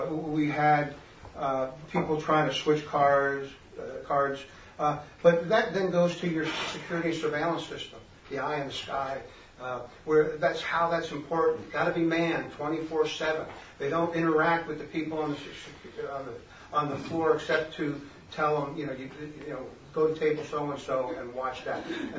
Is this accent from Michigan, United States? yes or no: no; New York, United States; The drinking age when I was growing up in New York was 18.